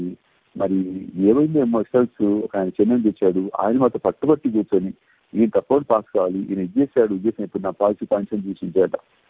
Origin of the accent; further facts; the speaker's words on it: Warangal, Telangana, India; లేదు అంటే మా సొంత ఊరు వరంగల్లు అక్కడికి వెళ్ళిపోయి అక్కడ ఫ్లైట్ చూడుకుందామా.